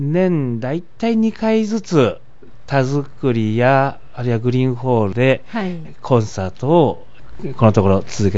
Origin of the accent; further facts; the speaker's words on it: Sapporo, Hokkaido, Japan; born there; 父は北大で教えてたんですが、でそれでですから私は実は札幌生まれなんですけれども